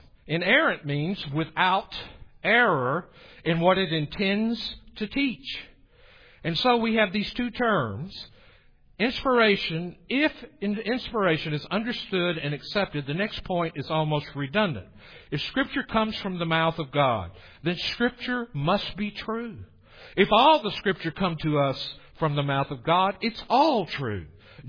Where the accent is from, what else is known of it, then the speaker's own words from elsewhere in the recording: Tennessee, United States; I grew up in Tennessee, if you can't tell already.